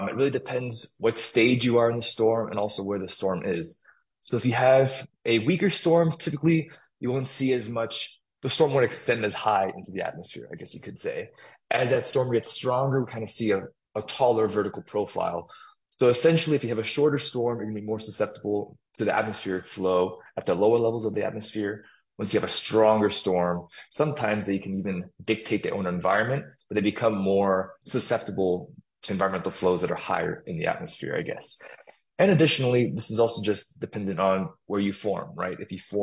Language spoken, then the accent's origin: English; Florida, United States; Having been born and raised in Florida, one of the things I always like to do at this time of year, trim your trees.